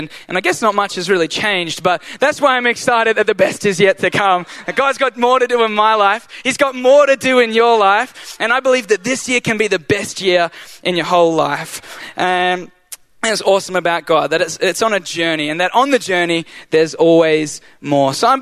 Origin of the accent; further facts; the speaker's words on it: Australia; now in Taiwan; I'm from Taiwan. Well, I'm from Australia, but I live in Taiwan. Recently from Taiwan to Australia.